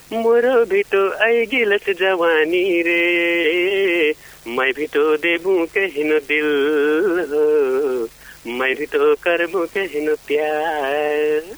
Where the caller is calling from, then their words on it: Budhigaun, Lumbini Province, Nepal; हजुर म बर्दियाको बुढी गाउँदेखि हो